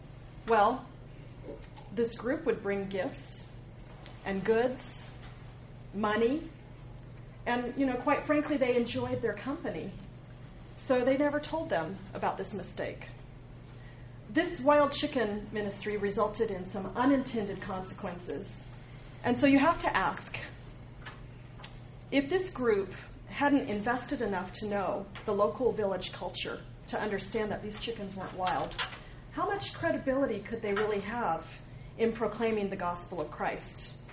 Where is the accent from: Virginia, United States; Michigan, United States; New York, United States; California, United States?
California, United States; Sacramento; I know some of you, and I'm from Sacramento, California.